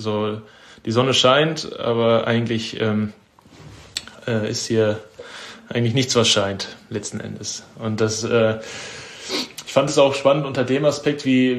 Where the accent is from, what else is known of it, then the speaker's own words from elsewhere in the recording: Bochum, North Rhine-Westphalia, Germany; Und den habe ich gesagt, ich komme aus Bochum